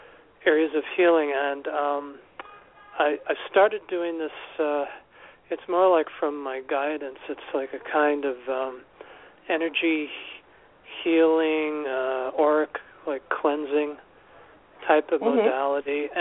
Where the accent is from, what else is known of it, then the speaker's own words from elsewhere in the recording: New York City, New York, United States; Yes, I'm from New York City, New York.